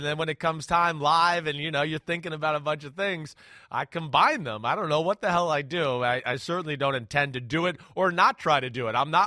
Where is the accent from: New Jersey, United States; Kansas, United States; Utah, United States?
New Jersey, United States; I'm from Jersey. It's a hard thing.